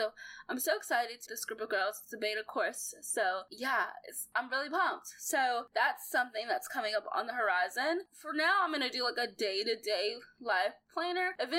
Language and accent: English; Arkansas, United States; I'm not a little girl. I'm a woman from Arkansas